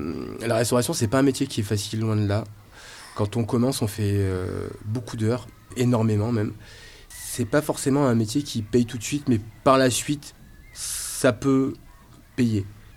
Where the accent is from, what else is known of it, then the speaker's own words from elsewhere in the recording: Nouvelle-Aquitaine, France; Je suis bien ici. Je suis natif de la Corrèze et j'ai pas envie d'aller voir ailleurs.